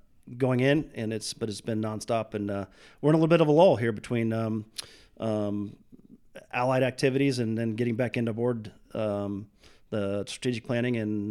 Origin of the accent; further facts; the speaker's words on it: Osceola, Iowa, United States; Like several other Midwestern states, I'm not sure who currently owns the record for 9-hole facilities per capita. It's got to be us or Kansas.